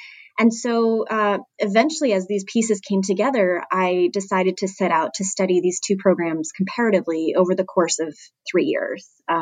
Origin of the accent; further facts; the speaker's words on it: Canada; I'm originally from Canada.